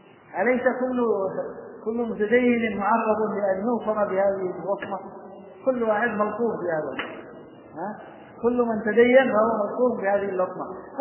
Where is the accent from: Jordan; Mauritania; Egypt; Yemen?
Yemen; عندنا في اليمن